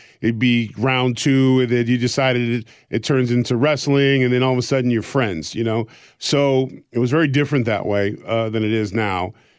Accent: Exeter, New Hampshire, United States; born there; So I was born actually in Exeter, New Hampshire, because that was the only hospital where he wouldn't be cuffed off

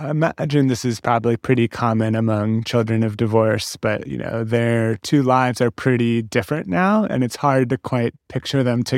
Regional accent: San Francisco, California, United States; I grew up in San Francisco, but sort of pre-dot-com, pre-tech, kind of finding its sex appeal.

